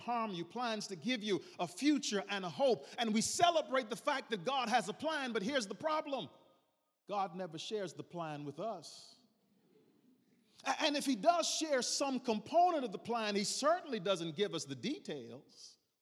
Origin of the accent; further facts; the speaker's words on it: Bahamas; I'm from the Bahamas originally, and I was there a couple of weeks ago.